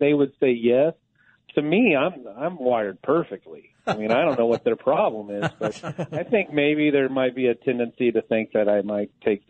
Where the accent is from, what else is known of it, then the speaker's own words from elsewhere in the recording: Mulvane, Kansas, United States; I had growing up in Mulvane, I had amazing teachers.